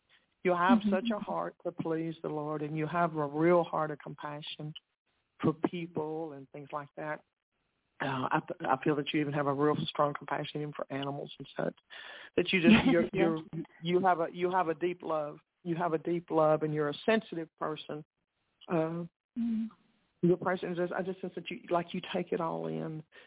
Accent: Texas, United States; accent: East Texas; Me and my East Texas accent, we just stumble through all of this.

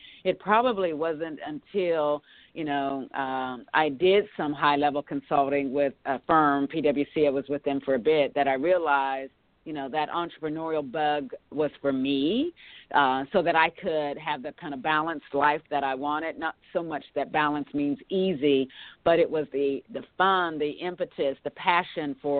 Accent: Western Pennsylvania / Eastern Ohio, United States; I was raised in the Western Pennsylvania, Eastern Ohio region of the United States. So it was a very working class, blue collar community, steel mill valley, I used to call it

